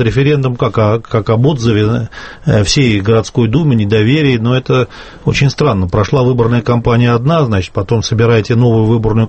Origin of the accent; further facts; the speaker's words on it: Moscow, Russia; я тоже коренной москвич, по папе ленинградец.